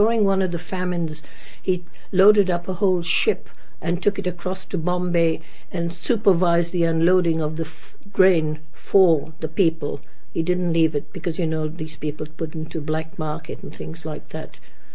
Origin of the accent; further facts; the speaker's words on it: Karachi, Sindh, Pakistan; English is a second language; Yes, I was born in Karachi, yeah. One of nine.